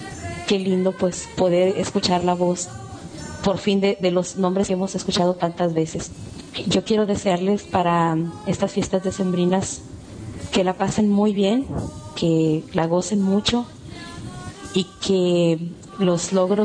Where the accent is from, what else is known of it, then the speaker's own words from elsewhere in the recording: Mexico; de México y tal vez muchos me conozcan, y para los que no saben, vivo en el norte, en el estado de Sonora, que tenemos frontera con Arizona en Estados Unidos.